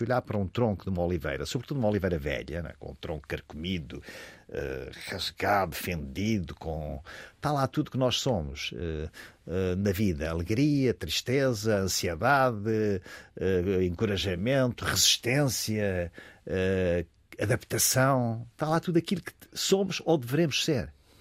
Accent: Ílhavo, Aveiro, Portugal; porque eu sou de Aveiro, mas de Ilha

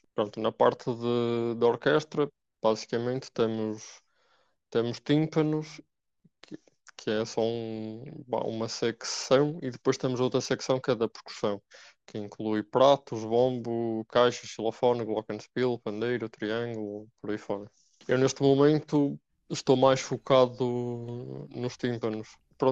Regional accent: Nogueira, Portugal; A minha aldeia, Nogueira, tem uma banda filarmónica. E eu comecei a aprender com 7 anos.

